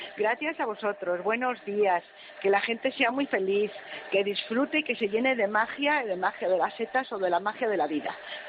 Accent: Soria, Castile and León, Spain; soy de Soria, entonces en Soria no concebimos que las setas no se lave.

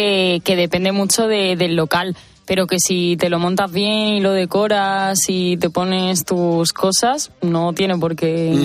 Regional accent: Málaga, Andalusia, Spain; yo soy de Málaga, estoy aquí en Madrid de alquiler

